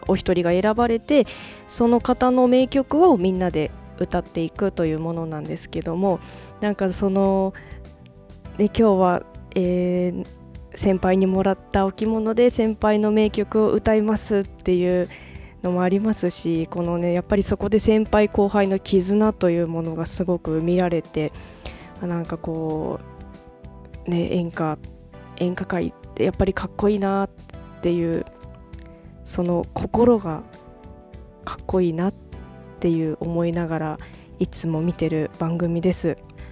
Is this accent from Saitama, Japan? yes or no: no; Hokkaido, Japan; このコーナーは北海道出身どさんこの私